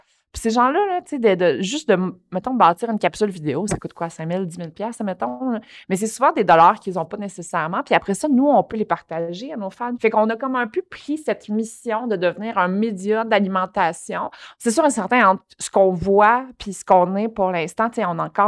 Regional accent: Longueuil, Quebec, Canada; j'avais 12 ans, okay, puis je passais le Courrier du Sud, le Journal de Montréal, puis la presse quand j'étais jeune à Longueuil

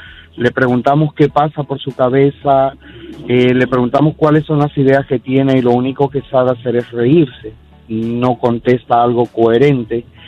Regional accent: Guatemala; now in United States; Los niños están en mi tierra, en Guatemala.

